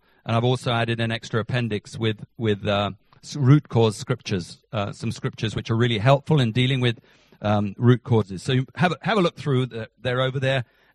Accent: England, United Kingdom; I'm actually English, ho-ho, you can tell. But I was born and bred on a farm in the UK

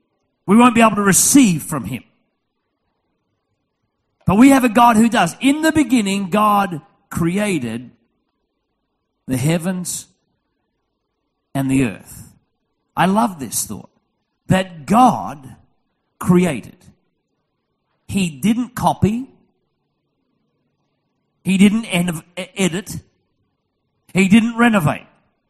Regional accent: Australia; Well, I'm an Aussie, as you know

